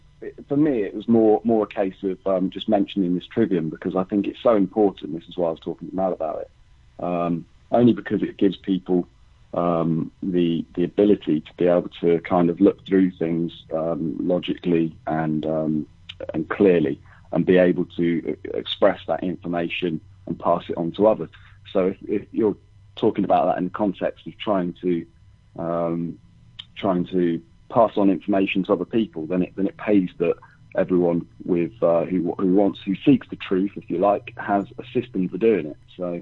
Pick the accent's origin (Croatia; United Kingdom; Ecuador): United Kingdom; like for instance, I'm from Britain.